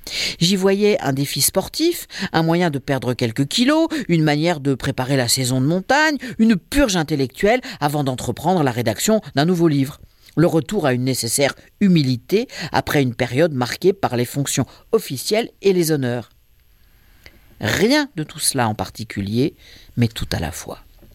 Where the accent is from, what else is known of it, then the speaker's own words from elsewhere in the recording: Centre-Val de Loire, France; Je suis beauceron. Chartres est ma cathédrale.